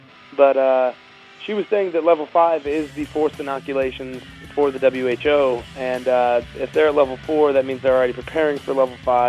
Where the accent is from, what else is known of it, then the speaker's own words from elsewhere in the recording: St. Charles, Missouri, United States; I know in my hometown of St. Charles, Missouri, last week they had a roadblock on the street